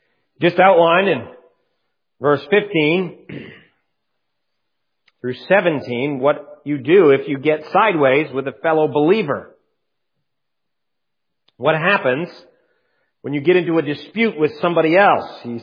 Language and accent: English; Canada; born there; By birth, you know that I was born in Canada, and as I was born in Canada, I was born a subject of Queen Elizabeth.